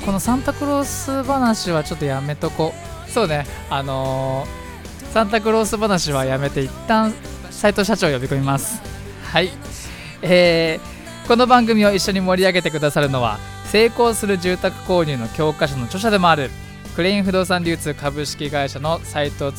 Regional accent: Fujisawa, Kanagawa, Japan; 藤沢出身の俳優タレントとして活動する私

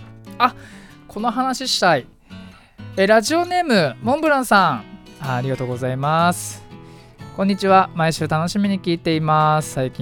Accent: Fujisawa, Kanagawa, Japan; この番組は藤沢出身の俳優タレントとして活動する … と、藤沢出身のハートフルをモットーとする不動産屋さん…社長による藤沢ラバーコンビでお送りする地元密着番組です。

